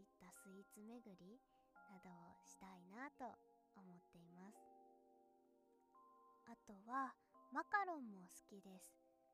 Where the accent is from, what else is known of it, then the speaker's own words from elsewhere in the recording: Tokyo, Japan; also born or lived in Iwate; 出身地は東京です。幼い頃少しの間だけ岩手県に住んでいたこともあります。それ以外は基本的に都心で育ったので、